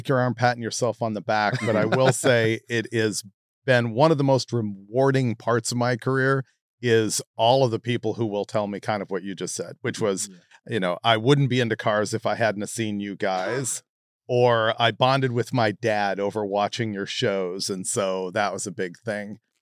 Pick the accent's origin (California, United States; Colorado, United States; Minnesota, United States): California, United States; Los Angeles; Here in LA. Oh, cool. Born in Hollywood, grew up around here.